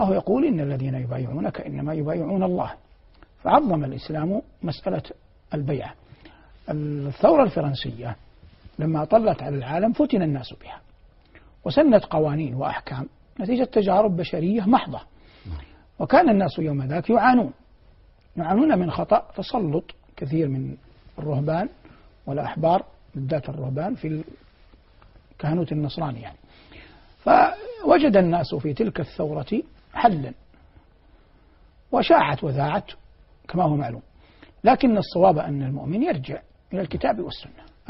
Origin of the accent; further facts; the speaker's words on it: Saudi Arabia; ونحن مثلا في بلادنا المملكة العربية السعودية حرصها الله